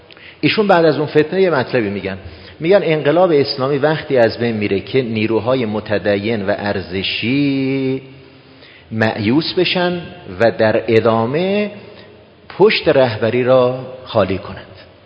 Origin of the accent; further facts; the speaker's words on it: Iran; نه اینکه ما ایرانی هستیم این را میگیم